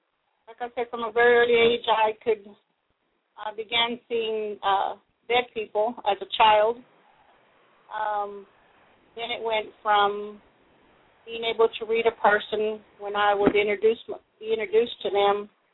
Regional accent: Fort Worth, Texas, United States; Well, I'm from Texas, born and raised in Fort Worth

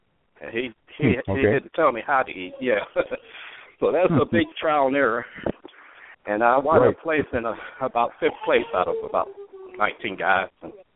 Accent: Ohio, United States; also born or lived in Huntington, West Virginia; I was born in Huntington, West Virginia. Moved to Ohio, probably around sixth grade area, somewhere around sixth grade, fourth grade, and I've been in Ohio ever since.

